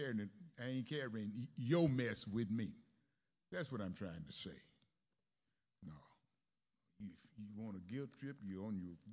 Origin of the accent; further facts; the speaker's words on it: Greenville, Mississippi, United States; I was born and raised in Mississippi, Greenville. On Luster Street, everybody was my mom and my daddy.